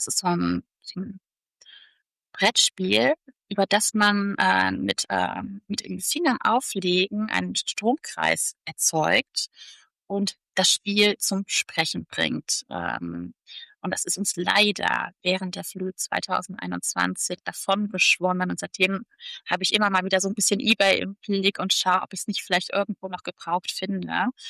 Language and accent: German; Cologne, North Rhine-Westphalia, Germany; Wir kommen aus der Gegend, wir kennen jede Kathedrale, die darin abgebildet ist. Wir haben sie selber gesehen, besucht. Unsere Kinder sind in Köln geboren.